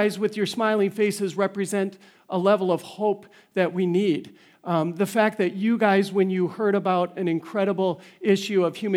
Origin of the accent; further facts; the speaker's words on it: Green Bay, Wisconsin, United States; I grew up in Green Bay, by the way.